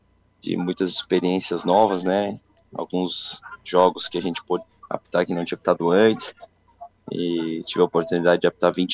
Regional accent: Turvo, Santa Catarina, Brazil; sou natural de Turvo, né? Nasci no, na cidade de Turvo e minha família é toda do Ermo, do Morro do Ermo, né?

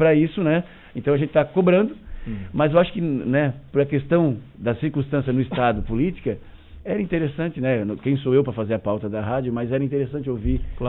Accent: Santana, Brazil; born there; eu nasci em Santana

